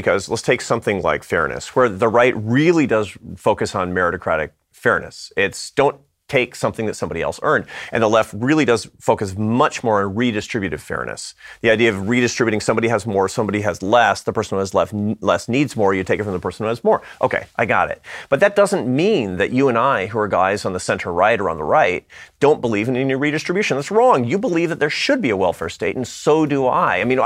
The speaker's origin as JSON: {"language": "English", "town": "Seattle", "region": "Washington", "country": "United States", "said": "I mean, I used to be a musician and a college professor, and I come from Seattle, Washington, for Pete's sake."}